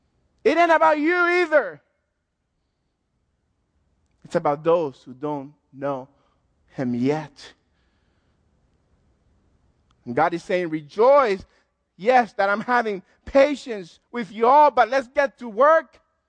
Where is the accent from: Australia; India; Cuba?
Cuba; I'm from Cuba. We have great cigars.